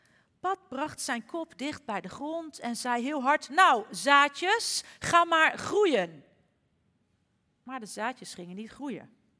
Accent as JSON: {"language": "Dutch", "town": "Almere", "region": "Flevoland", "country": "Netherlands", "said": "Ik kom uit Almere."}